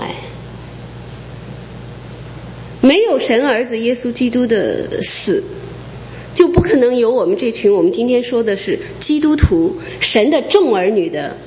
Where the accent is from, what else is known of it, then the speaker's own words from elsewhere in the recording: China; 因为我是从国内出来的